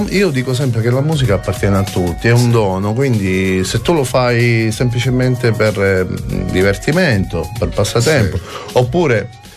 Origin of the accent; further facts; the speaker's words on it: Sicily, Italy; e invece rimanere in Sicilia con tutti gli oneri e gli onori. E io sono visceralmente attaccato alla mia terra, quindi non andrò mai via